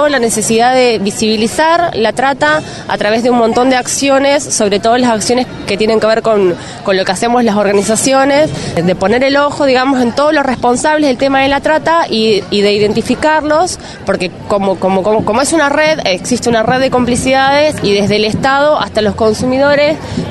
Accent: Mendoza, Argentina; Yo soy de Mendoza y participé junto a otras compañeras del taller de trata de personas.

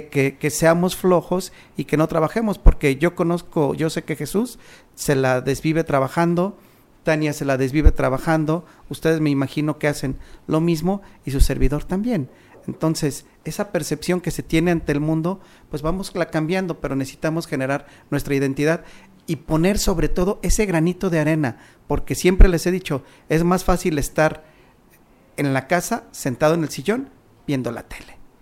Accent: Mexico; que seamos de verdad unos mexicanos, pero unos mexicanos con identidad, ¿sí?

